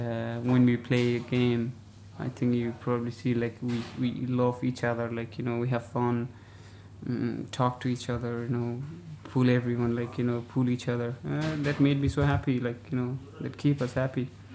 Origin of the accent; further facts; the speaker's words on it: Cape Town, Western Cape, South Africa; now in Ireland; I'm from South Africa, Cape Town